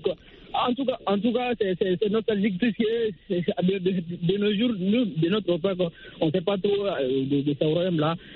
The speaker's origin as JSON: {"language": "French", "country": "Mali", "said": "je suis malien"}